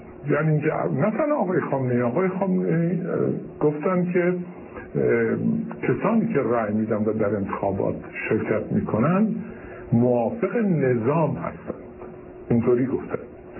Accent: Iran; ما ایرانی هستیم، سیستم جمع کردن مردم رو بسیار خوب بلدیم

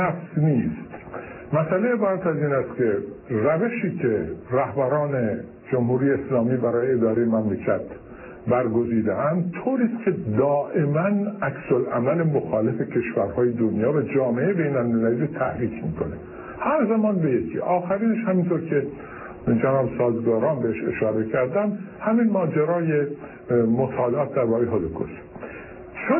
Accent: Iran; ما ایرانی هستیم، سیستم جمع کردن مردم رو بسیار خوب بلدیم

